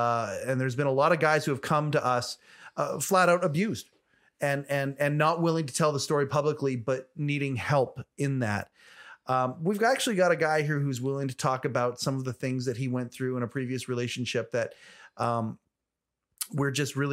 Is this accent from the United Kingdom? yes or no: no; Canada; we're Canadian